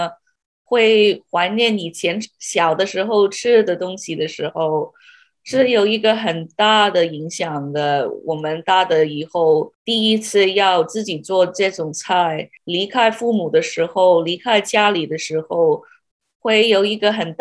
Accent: Sydney, New South Wales, Australia; 因为我在悉尼出生，在悉尼长大的，我认识的中国餐厅是很不同

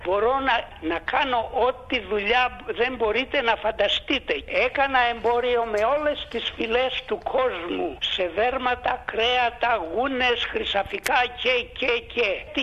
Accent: Vounichora, Central Greece, Greece; now in Australia; Κοντά στους Δελφούς, από την Φωκίδα.

